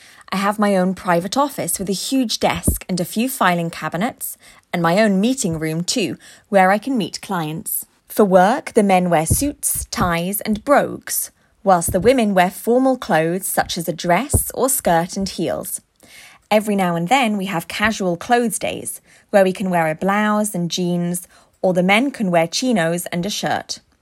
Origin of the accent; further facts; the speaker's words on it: London, United Kingdom; I was born and bred in London and I live alone in a central flat with my pet dog and mice.